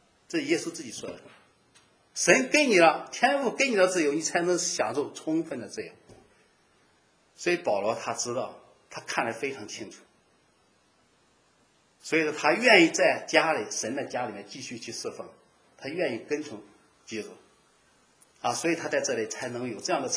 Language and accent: Chinese; China; 我们中国人有一句俗话叫学而优则仕，对吧？